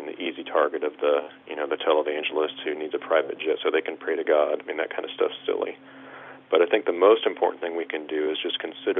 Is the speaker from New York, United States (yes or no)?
no; Kansas City, Missouri, United States; I grew up in Kansas City, so I love the Royals